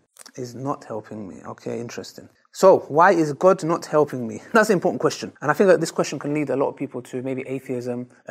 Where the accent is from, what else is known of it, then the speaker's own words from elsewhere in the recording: Kayseri, Kayseri Province, Turkey; Yes, I'm from Turkey.